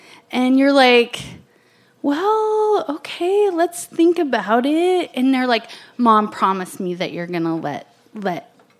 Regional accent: Missoula, Montana, United States; I grew up in Missoula.

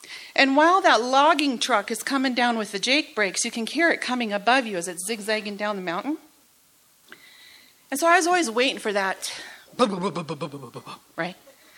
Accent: Lolo, Montana, United States; Growing up in Lolo, just a little bit south of here, we had a tall glass jar in our living room.

